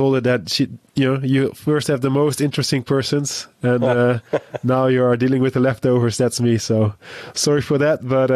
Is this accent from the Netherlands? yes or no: yes; Netherlands; I'm from the Netherlands.